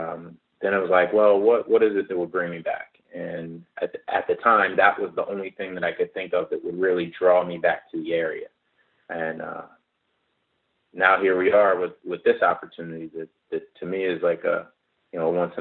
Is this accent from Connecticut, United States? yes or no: no; Norfolk, Virginia, United States; also born or lived in California; I was born in California. We moved to Norfolk when I was probably like 3 or so